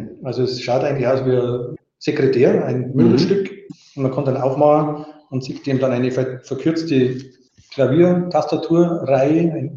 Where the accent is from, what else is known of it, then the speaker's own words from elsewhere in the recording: Burghausen, Bavaria, Germany; also born or lived in Allgäu; Also gleich bin ich in Burghausen auf drei gekommen und dann bis zum Kindergarten im Allgäu.